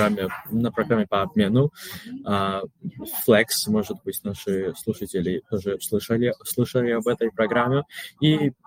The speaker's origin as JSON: {"language": "Russian", "country": "Georgia", "second_language": "Russian", "lives_now": "Budapest, Hungary", "said": "Я международный студент из Грузии. Учусь сейчас в Будапеште и также работаю здесь"}